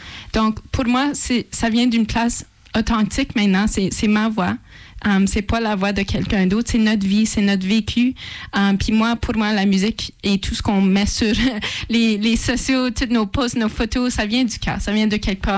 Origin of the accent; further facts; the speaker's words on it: Ontario, Canada; très inspirée par mes racines, mon territoire. Je viens du nord de l'Ontario